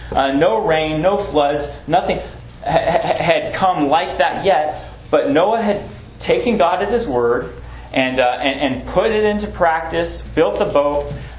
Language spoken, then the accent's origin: English; Washington, United States; I grew up outside of Seattle, and I was 2 when Mount St. Helens erupted.